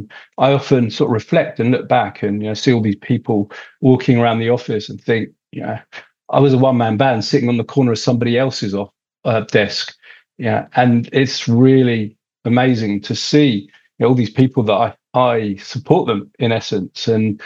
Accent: London, United Kingdom; moved away as an adult; now in New Zealand; growing up in London, you're exposed to quite a lot.

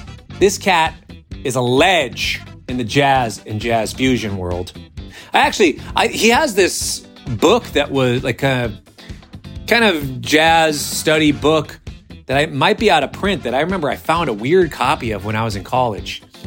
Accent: Minnesota, United States; I'm a hockey guy, okay? Yeah, I'm from Minnesota. I'm a hockey guy.

